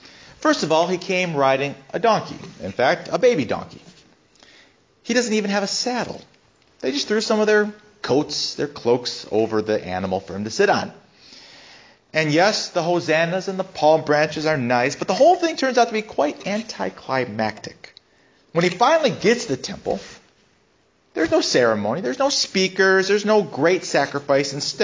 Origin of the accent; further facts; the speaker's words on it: Rogers City, Michigan, United States; If you ever wanted to rob houses in my hometown of Roger City, which I don't recommend you doing